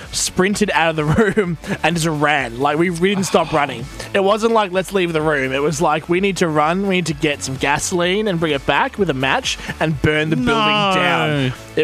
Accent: Victoria, Australia; I remember, I grew up down on the Mornington Peninsula.

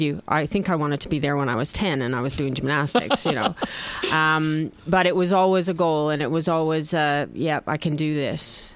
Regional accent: Canada; being Canadian, we tend to follow what the Americans do.

